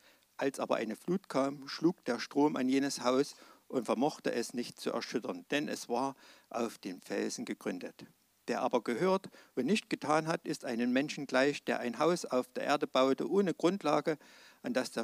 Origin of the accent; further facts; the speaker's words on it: Saxony, Germany; bin da zwar nicht mächtig, weil ich aus Sachsen komme, aber ich finde das total genial.